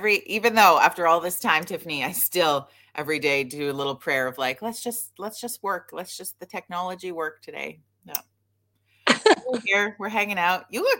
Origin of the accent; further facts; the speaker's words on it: Alberta, Canada; being a person who like grew up, born and raised in Alberta